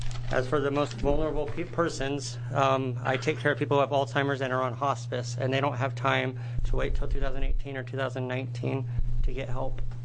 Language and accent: English; Springfield, Oregon, United States; I come from Springfield, Oregon, Lane County.